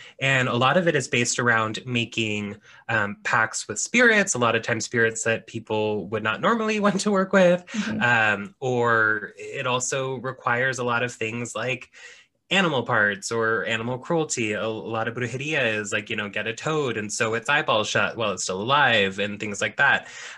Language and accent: English; Oregon, United States; So I am a practicing witch living in my home state of Oregon, which I love dearly.